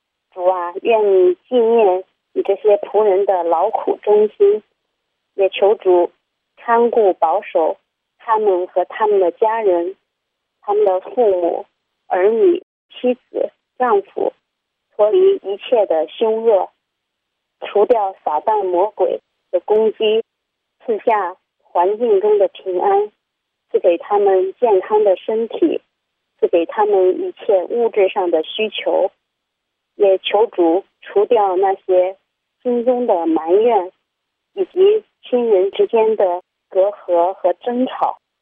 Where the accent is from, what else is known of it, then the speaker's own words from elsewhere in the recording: Shaanxi, China; 我是陕西的